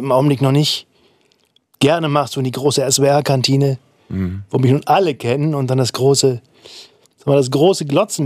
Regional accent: Dortmund, North Rhine-Westphalia, Germany; born there; dass ich wirklich direkt neben dem alten Stadion damals geboren wurde in Dortmund

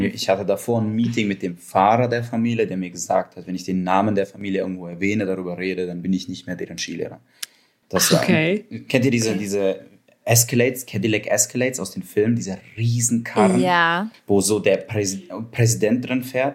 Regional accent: Poland; now in Germany; Ich liebe es, Pole zu sein, mich als Russe zu verhalten und in Deutschland zu leben.

